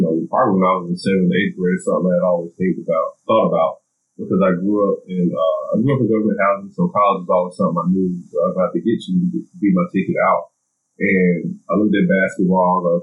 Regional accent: Greenville, South Carolina, United States; And I'm from Greenville, South Carolina, so I just put a specific example on that.

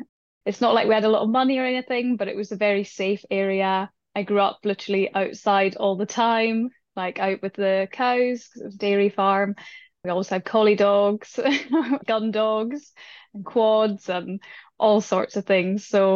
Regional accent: Stornoway, Scotland, United Kingdom; I grew up just outside Stornoway on a dairy farm. It was called Goatill Farm.

